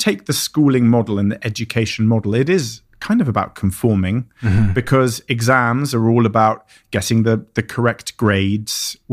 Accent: England, United Kingdom; accent: posh; And for me, you can hear from my accent, you know, I'm posh.

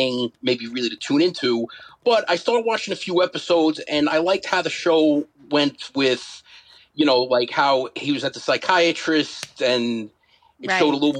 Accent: Staten Island, New York, United States; Well, Jamie, I'm from Staten Island, New York.

